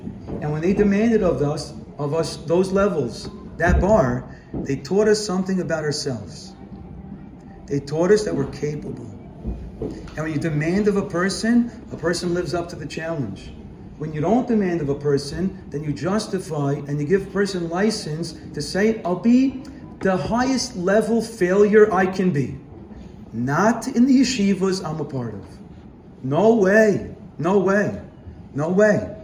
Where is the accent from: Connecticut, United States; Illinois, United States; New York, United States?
New York, United States; New York City; When I was growing up in Flatbush